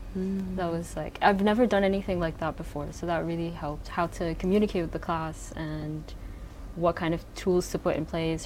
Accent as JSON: {"language": "English", "country": "Saudi Arabia", "tie": "born or raised there", "also_born_or_lived": "Morocco", "said": "and I'm from Morocco, but I was raised in Saudi Arabia."}